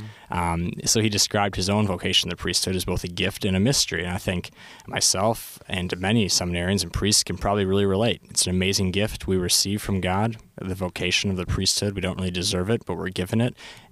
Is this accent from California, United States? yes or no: no; Dousman, Wisconsin, United States; I grew up in Dousman, Wisconsin, at St. Bruno Parish here in the Archdiocese. And I have two brothers, both older, and a younger sister.